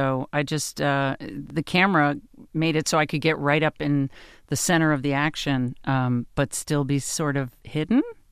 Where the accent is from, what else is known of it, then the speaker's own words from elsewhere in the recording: Nyack, New York, United States; So I grew up near Nyack in Rockland County, New York.